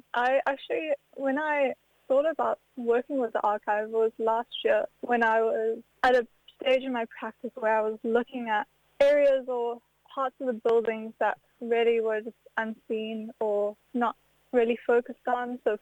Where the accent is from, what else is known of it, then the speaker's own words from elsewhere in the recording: South Africa; now in New Zealand; I'm a South African artist that's currently based in Aotearoa, New Zealand. And I've only been here since the start of 2024.